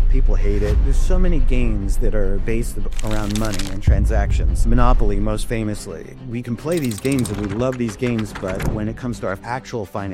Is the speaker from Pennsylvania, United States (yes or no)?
yes; Philadelphia, Pennsylvania, United States; also born or lived in San Francisco, United States; Yeah, that's right. And I grew up on the East Coast as well.